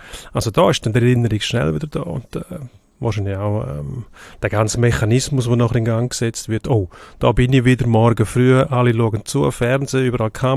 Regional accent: Chur, Grisons, Switzerland; Ich bin aus Chur.

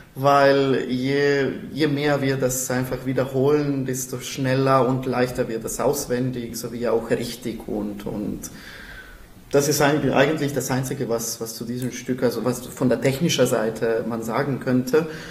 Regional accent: Croatia; German is a second language; Ich komme ja eher aus Kroatien

